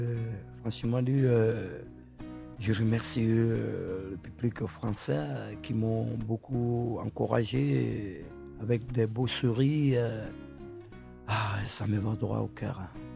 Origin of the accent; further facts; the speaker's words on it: Burkina Faso; Je crois qu'arrivé chez moi au Burkina, je vais agrandir ma façon de travailler